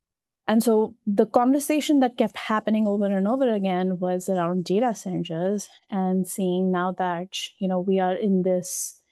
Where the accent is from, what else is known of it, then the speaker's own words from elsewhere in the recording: Delhi, India; Yeah, so I grew up in Delhi.